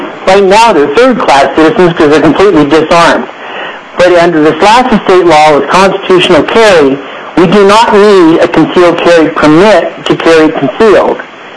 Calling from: Palmer, Alaska, United States; Yes, this is … I'm calling from Palmer.

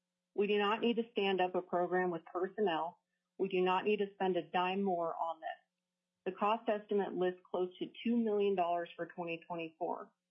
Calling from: Anchorage, Alaska, United States; Hello, yes … I'm representing myself from Anchorage.

